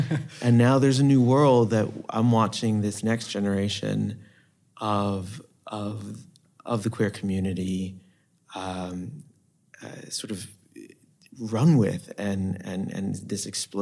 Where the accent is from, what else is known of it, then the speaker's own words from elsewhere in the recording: United States; my history as an American, my history as a Puerto Rican American.